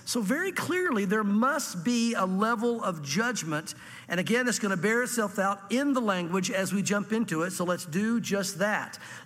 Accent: the South, United States; again, growing up in the South, there's a lot of things we didn't even realize that we've put in us from the South

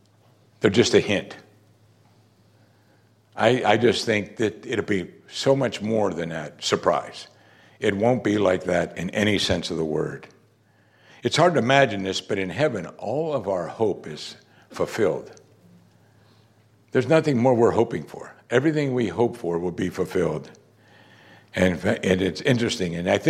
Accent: Pittsburgh, Pennsylvania, United States; even though he's from Green Bay, Wisconsin, and I was from Pittsburgh.

